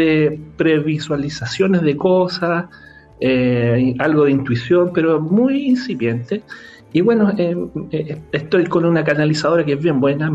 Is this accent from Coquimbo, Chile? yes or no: no; Talca, Maule, Chile; yo soy de Talca, 250 kilómetros más al sur.